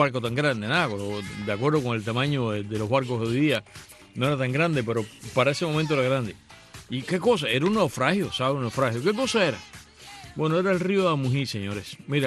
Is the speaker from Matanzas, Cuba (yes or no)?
yes; Matanzas, Cuba; nosotros somos una familia de Matanzas, de las Matanzas y La Habana a la vez. Y yo crecí pues en Varadero, de niño